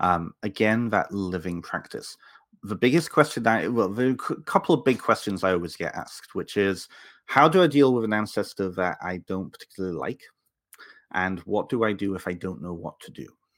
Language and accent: English; Canada; I'm growing up in Canada, I get the same thing up here, right?